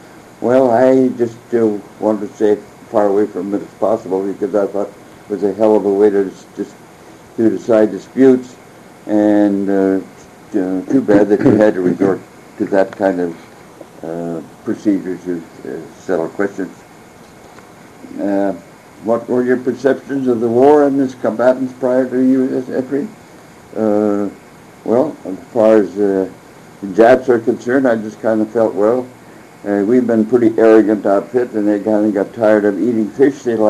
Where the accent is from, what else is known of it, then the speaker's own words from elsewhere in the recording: Reserve, Montana, United States; I was born and raised in eastern Montana. I was born in Sod Shack, 4 miles east of Reserve, and was just a year old.